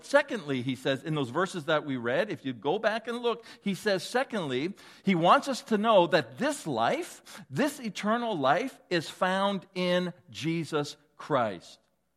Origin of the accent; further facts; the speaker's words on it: Canada; I know that I am a Canadian.